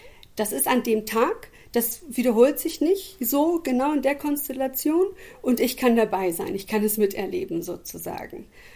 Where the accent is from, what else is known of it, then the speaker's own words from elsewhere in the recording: Baden-Württemberg, Germany; now in Hamburg, Germany; Also ich bin auch keine gebürtige Hamburgerin, ich komme aus der Nähe von Stuttgart